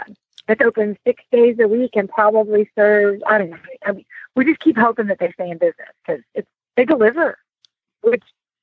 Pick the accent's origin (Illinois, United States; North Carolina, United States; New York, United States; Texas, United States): Texas, United States; from Permira, Texas.